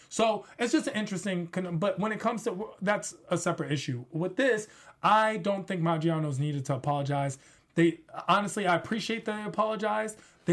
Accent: Washington, District of Columbia, United States; And Washington, D.C. is my hometown.

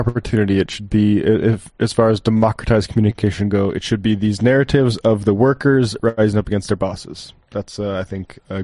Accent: North Dakota, United States; I'm from North Dakota. I don't know anybody.

